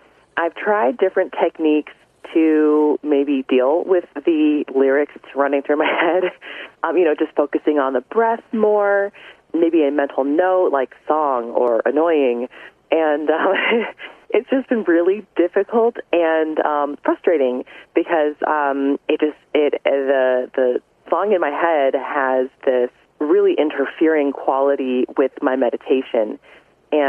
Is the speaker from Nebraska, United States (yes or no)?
yes; Omaha, Nebraska, United States; I'm from Omaha, Nebraska.